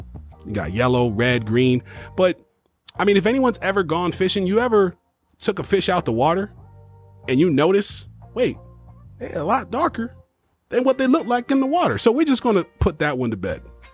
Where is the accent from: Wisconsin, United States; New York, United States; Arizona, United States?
New York, United States; Yeah, if you don't know, yeah, I'm from New York, but I'm a big